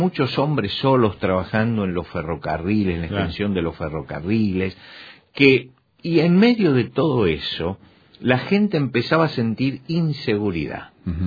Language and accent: Spanish; Argentina; En mi país, en Argentina, hace 100 años, más o menos